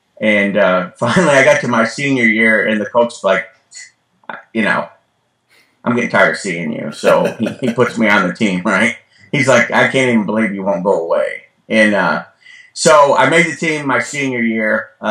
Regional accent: Muskegon, Michigan, United States; I grew up in Muskegon, Michigan, you know, a couple hours from where you guys are at, in Ypsilanti.

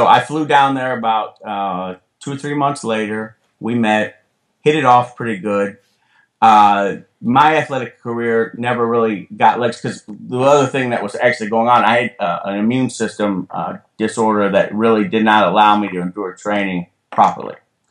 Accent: Muskegon, Michigan, United States; I grew up in Muskegon, Michigan, you know, a couple hours from where you guys are at, in Ypsilanti.

